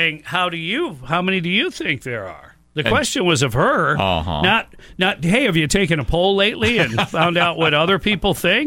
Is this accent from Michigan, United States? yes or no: yes; Michigan, United States; Look, you know, I grew up in Michigan a long time ago, and the schools at that point, honestly, were very good.